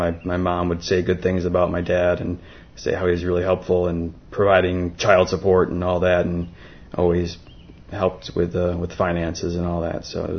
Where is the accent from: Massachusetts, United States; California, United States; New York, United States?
New York, United States; Brockport; I was born in 1975 in Brockport, just half hour west of here. Grew up there, spent all my life there until college.